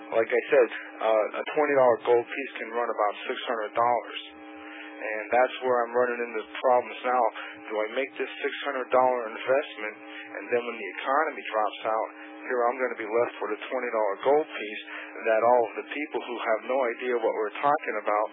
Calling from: Pennsylvania, United States; Hi, Bill. … I'm calling from Pennsylvania.

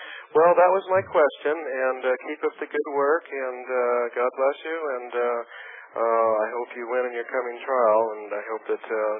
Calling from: Portland, Oregon, United States; from Portland, Oregon.

